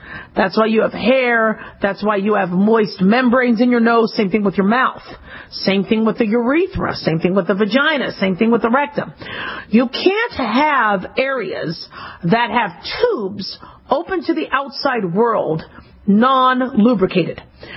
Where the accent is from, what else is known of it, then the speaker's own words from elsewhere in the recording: Arizona, United States; it kept cockroaches from crawling into my ears when I grew up in Arizona.